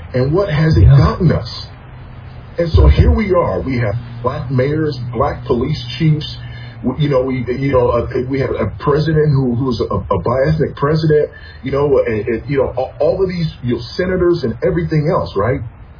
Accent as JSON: {"language": "English", "country": "United States", "said": "I'm also an American who, as an expat in a foreign country, I've been to dozens of countries in the world"}